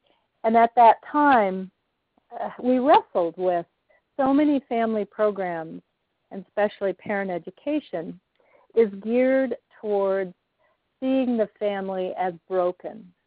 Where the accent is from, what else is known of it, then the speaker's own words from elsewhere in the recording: Arizona, United States; Growing up in Arizona, I have very fond memories, and I go back to see my mother and at that point my father as well.